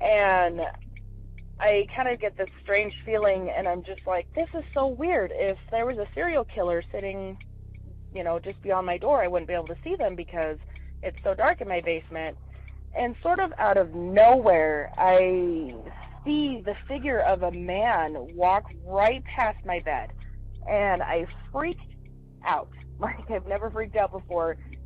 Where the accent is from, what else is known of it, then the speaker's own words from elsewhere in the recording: Utah, United States; from Utah and I wanted to share my crazy little story with you.